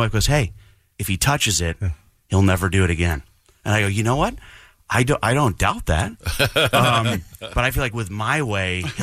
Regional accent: New York, United States; now in Alaska, United States; So I grew up in upstate New York.

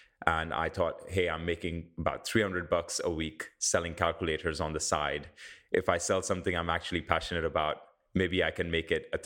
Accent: India; I grew up in India

